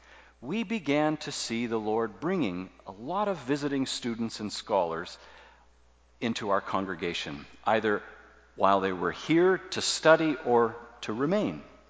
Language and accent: English; Canada; As a Canadian, I thought, that feels a little bit manipulative.